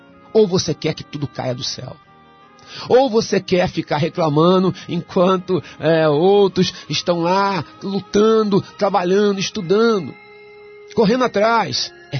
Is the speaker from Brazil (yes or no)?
yes; Brazil; Sou brasileiro como você.